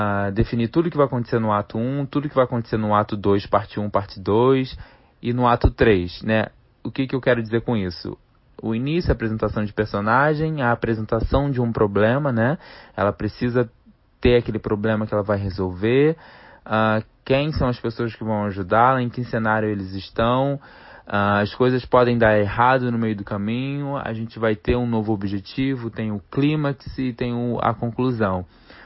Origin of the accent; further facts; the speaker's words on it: Rio de Janeiro, Brazil; Santa Cruz, bairro de onde eu sou também, e aí ela vai explorando o Rio de Janeiro aos poucos, que também é um pouco da minha história.